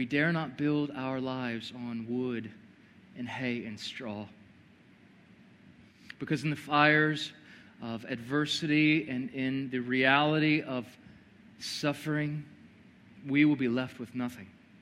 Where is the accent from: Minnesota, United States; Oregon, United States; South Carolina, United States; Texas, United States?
Texas, United States; I'm from Texas, so I don't mean in that way, but you know what I'm saying.